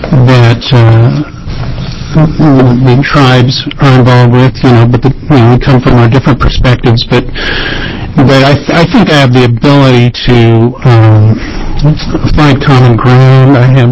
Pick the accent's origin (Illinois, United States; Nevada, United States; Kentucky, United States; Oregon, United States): Oregon, United States; Warm Springs; I'm from Central Oregon. I live in the Madras community, and I grew up in Warm Springs, which is about 20 miles away.